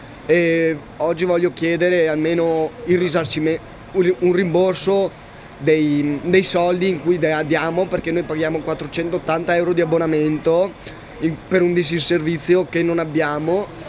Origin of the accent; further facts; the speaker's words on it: Sedico, Veneto, Italy; vengo da Sedico e faccio l'agrario a Feltre.